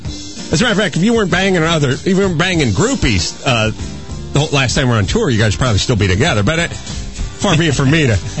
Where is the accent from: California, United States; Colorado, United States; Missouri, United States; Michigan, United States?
California, United States; Reseda; I'm from Reseda. Don't worry about it. Nothing rhymes with Reseda.